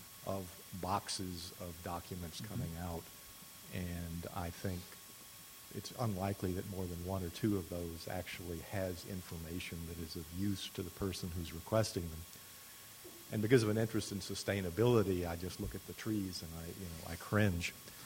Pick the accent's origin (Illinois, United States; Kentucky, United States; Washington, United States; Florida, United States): Washington, United States; Bremerton; I'm from Bremerton.